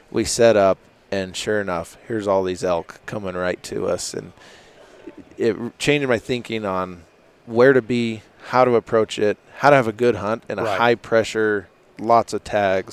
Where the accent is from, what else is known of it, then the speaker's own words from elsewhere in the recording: Arizona, United States; You know, when I grew up in Arizona, and it was always tough to get an elk tag, as you know.